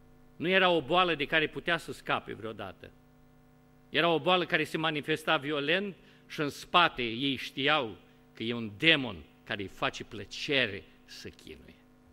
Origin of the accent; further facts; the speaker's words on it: Romania; Problema este că noi suntem români și suntem din estul Europei și suntem și de multe ori prin Spania, prin Europa, suntem niște români